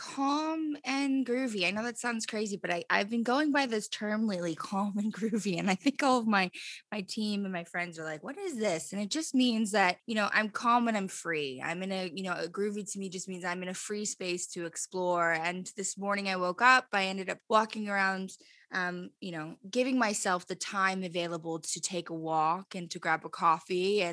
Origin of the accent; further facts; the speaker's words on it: Los Angeles, California, United States; I grew up in the Valley, but I've had a lot of my friends, Angelinos, everybody who's been born and raised here